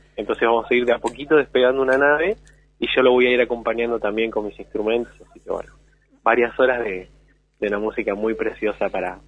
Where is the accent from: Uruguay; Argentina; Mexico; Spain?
Argentina; Buenos Aires; Yo soy de Buenos Aires.